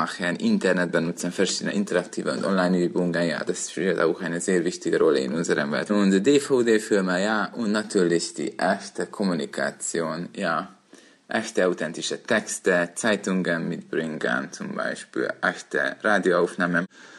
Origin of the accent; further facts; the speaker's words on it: Budapest, Hungary; born there; German is a second language; ich bin im Jahre 1983 geboren in Budapest und ich lebe momentan auch noch in Budapest.